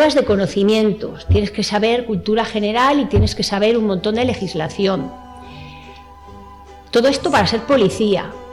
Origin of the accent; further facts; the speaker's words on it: Valladolid, Castile and León, Spain; born there; Pues yo nací aquí en Valladolid, en el año 1970.